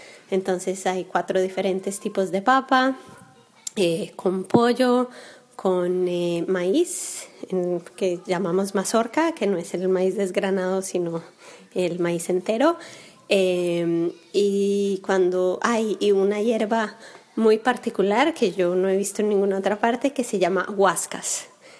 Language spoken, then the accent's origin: Spanish; Bogotá, Colombia; De donde yo soy, de Bogotá, hay una sopa que se llama ajiaco